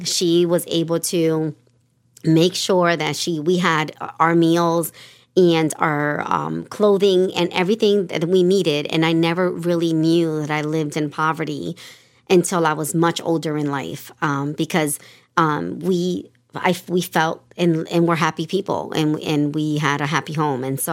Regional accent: New Haven, Connecticut, United States; also born or lived in Brooklyn, United States; I'm honored to say that I was raised in New Haven, was born in Brooklyn, New York. And at the age of eight, my grandmother, who adopted me, moved to Fairhaven. And I was raised in Fairhaven.

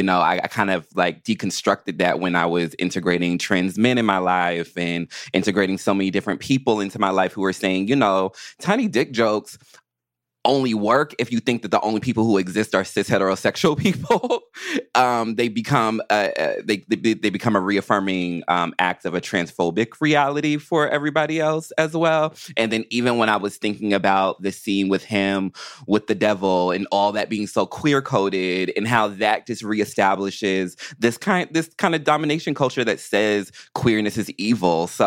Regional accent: United States; One part is I'm American.

